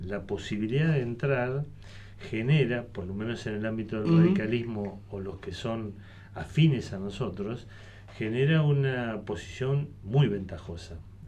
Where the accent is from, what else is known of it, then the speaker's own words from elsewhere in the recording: Buenos Aires, Argentina; now in Patagonia, Argentina; porque soy porteño para los que no saben